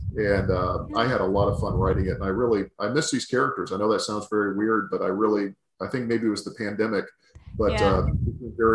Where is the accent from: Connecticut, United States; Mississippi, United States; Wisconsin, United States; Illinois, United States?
Mississippi, United States; they had to break it to Joan that I was actually from Mississippi.